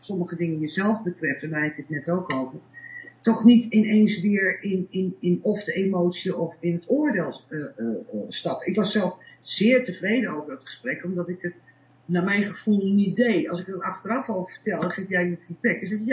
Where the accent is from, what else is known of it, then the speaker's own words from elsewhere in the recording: Amsterdam, North Holland, Netherlands; En in Amsterdam, waar ik ben opgegroeid, was die schering een inslag in die tijd.